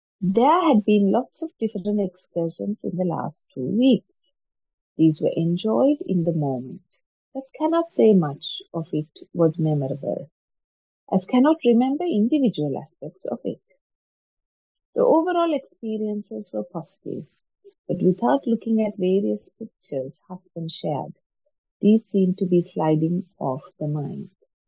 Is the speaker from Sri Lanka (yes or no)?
yes; Sri Lanka; One of the most difficult things to bear, even as a youngster growing up in Sri Lanka, was the high heat from the sun, which was about 28 or 29 degrees.